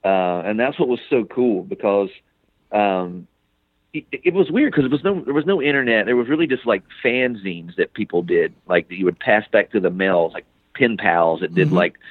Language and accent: English; North Carolina, United States; now in Los Angeles, United States; I moved out, to LA.